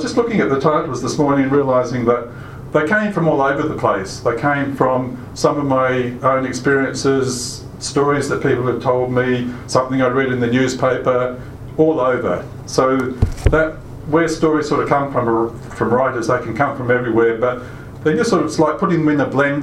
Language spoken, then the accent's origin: English; Murray Bridge, South Australia, Australia; My growing up in Murray Bridge and being part of that sort of family who'd settled in the area for many, many years.